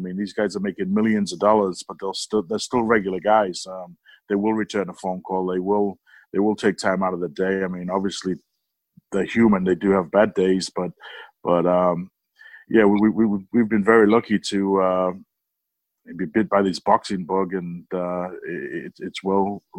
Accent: Barrow-in-Furness, North West England, United Kingdom; I was born and raised in Cumbria, in Barrow-in-Furness area, a little village just outside of Barrow, which is a shipbuilding community.

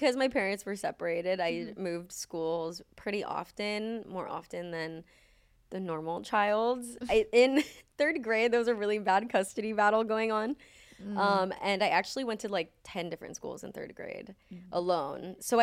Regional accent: Los Angeles, California, United States; I grew up in here, actually, in Los Angeles. I was actually born on this street.

